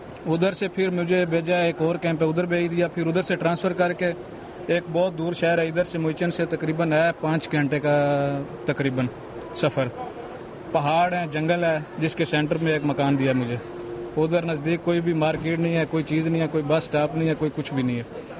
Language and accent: Urdu; Pakistan; moved away; also born or lived in Greece; میں پاکستان سے آیا ہوں, ایران, ترکی جیسے یہ بتا رہے ہیں, اور یونان میں اسٹے کیا میں نے 8 سال.